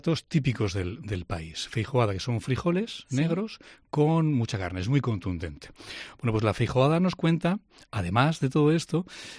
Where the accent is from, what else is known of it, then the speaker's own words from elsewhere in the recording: Aragon, Spain; Aragón me encanta, Aragón es mi tierra, como en Aragón...